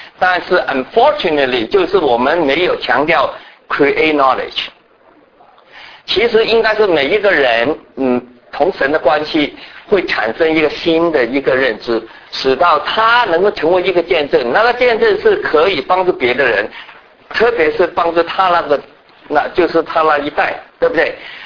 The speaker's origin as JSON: {"language": "Chinese", "region": "Fujian", "country": "China", "said": "我说我应该是懂得就是台湾话，因为我是福建人。他也不知道我是福建人嘛"}